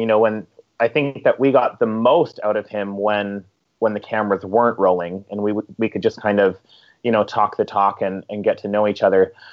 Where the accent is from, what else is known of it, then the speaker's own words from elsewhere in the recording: Alberta, Canada; I'm from Southern Alberta.